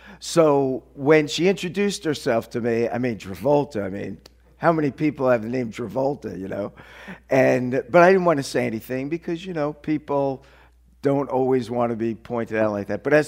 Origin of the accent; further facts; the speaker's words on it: Tenafly, New Jersey, United States; So I was raised in Bergen County, which is up north by the George Washington Bridge. And I was born in Englewood Hospital, right, because I was raised in Tenafly, and I was which was a very Jewish community.